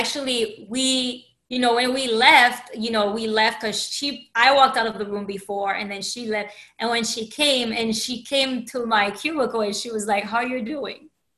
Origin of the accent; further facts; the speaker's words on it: Haiti; as you know, I'm from Haiti